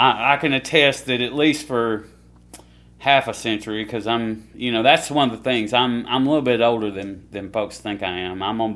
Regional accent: Corinth, Mississippi, United States; Okay, so I'm from Corinth, Mississippi, which is about 2 hours north of Columbus here.

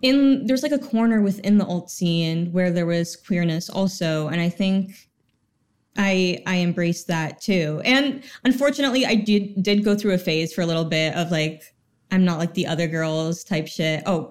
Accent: Mazomanie, Wisconsin, United States; Mazomany.

